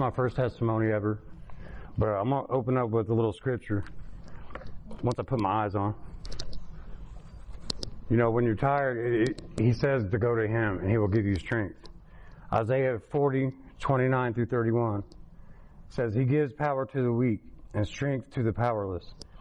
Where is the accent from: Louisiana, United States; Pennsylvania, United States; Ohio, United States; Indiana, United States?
Indiana, United States; Kokomo; born there; So, I was born in Kokomo, obviously